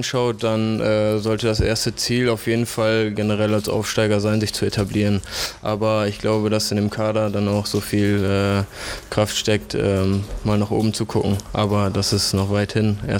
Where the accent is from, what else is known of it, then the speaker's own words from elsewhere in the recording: Oldenburg, Lower Saxony, Germany; Ja, ich komme aus Oldenburg und ja, ich bin im Moment Student noch Wirtschaftswissenschaften